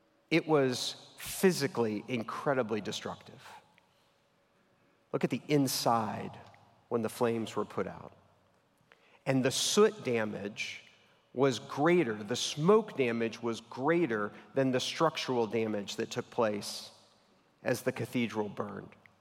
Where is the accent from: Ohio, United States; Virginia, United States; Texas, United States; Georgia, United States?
Texas, United States; I grew up in Central Texas, but I watched way more Braves games growing up than I watched Astros games and Rangers games.